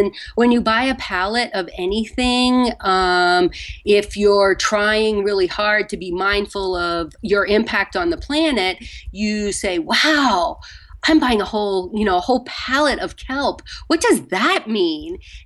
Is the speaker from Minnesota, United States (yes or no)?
no; Virginia, United States; No, I'm from Virginia. And when I was growing up, probably in about junior high, at the house I grew up in, we had a bunch of tomatoes, but that was about it.